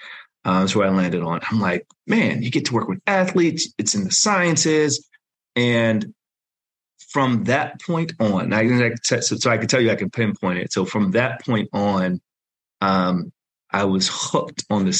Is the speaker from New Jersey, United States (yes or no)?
yes; New Jersey, United States; now in Princeton, United States; I was for the most part born and raised in South Jersey. I live in Princeton, which is Central Jersey. So it's a beautiful state. It's the Garden State.